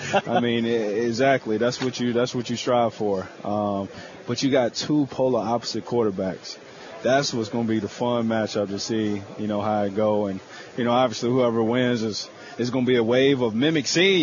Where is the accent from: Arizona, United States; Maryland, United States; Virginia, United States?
Virginia, United States; Forest; I'm from Forest, Virginia, self-explanatory Forest. I'm country kid.